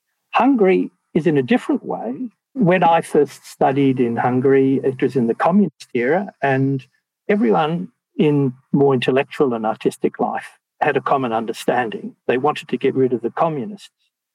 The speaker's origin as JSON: {"language": "English", "country": "Australia", "said": "It's a bit the way I feel about being Australian."}